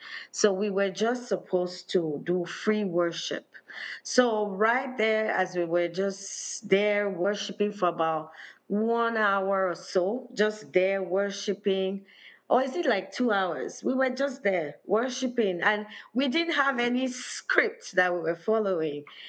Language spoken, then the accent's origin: English; Nigeria; moved away; Okay, I grew up in Nigeria. I only came here in the year 2000.